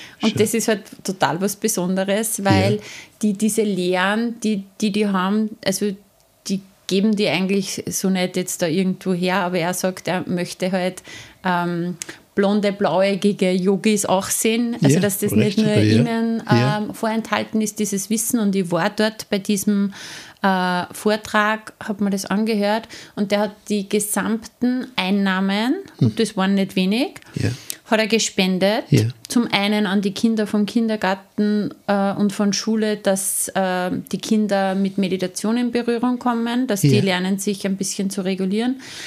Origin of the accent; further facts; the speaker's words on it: Upper Austria, Austria; in Müchidorf, das ist bei uns in Oberösterreich